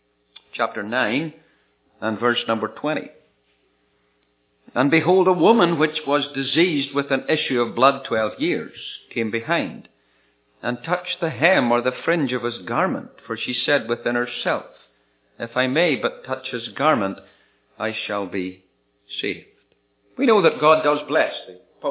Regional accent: Northern Ireland, United Kingdom; I was born in Ireland. My passport says I'm British. And three quarters of my family history is Scottish. So you can be a real mixture if you come from Ireland.

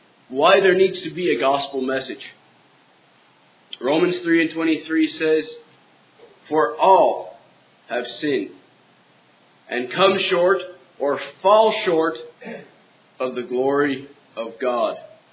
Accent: Cape Breton Island, Nova Scotia, Canada; So I was born into a Christian home. Growing up on Cape Breton Island, there was a lot of gospel preached around us.

